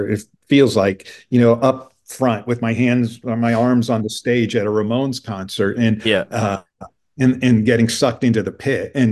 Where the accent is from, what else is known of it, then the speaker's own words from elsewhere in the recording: Indiana, United States; I grew up in Indiana, and I have four brothers, so we had a basketball team, the five of us.